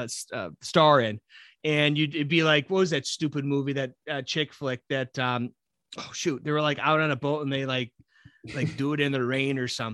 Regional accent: Akron, Ohio, United States; It's actually by where I grew up in Akron.

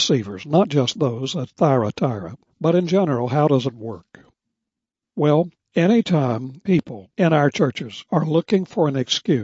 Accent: West Virginia, United States; born or raised there

